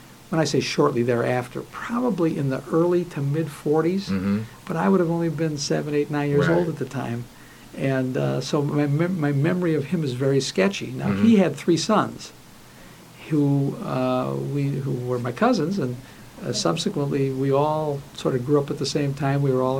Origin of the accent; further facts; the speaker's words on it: Minneapolis, Minnesota, United States; born there; I was born in Minneapolis about 6 months before, well, let's see. Yeah, 6 months before my father opened his first movie theater there.